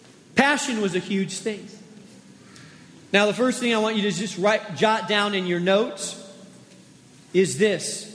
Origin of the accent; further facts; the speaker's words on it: Spain; I grew up in Spain in a little village